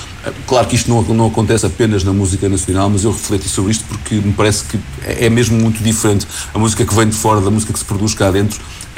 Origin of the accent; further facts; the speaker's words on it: Portugal; aquilo que nós, enquanto portugueses, precisamos nos libertar.